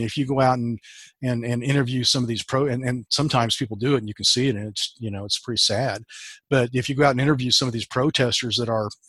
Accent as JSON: {"language": "English", "town": "Wichita", "region": "Kansas", "country": "United States", "tie": "born or raised there", "said": "they're from Wichita, Kansas, and I was born and raised in Wichita."}